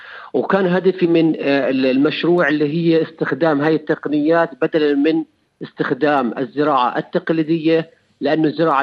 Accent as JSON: {"language": "Arabic", "region": "Ajloun Governorate", "country": "Jordan", "said": "من الأردن، وخاصة أو تحديدا من محافظة عجلون."}